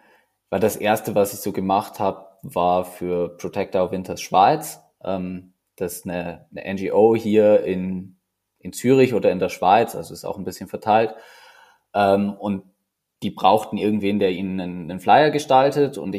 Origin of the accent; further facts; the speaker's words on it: Neumarkt, Bavaria, Germany; für die Sektion Neumarkt, wo ich aufgewachsen bin.